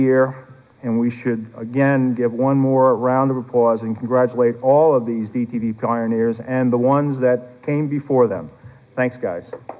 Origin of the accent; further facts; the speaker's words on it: New York, United States; Moving to my home state of New York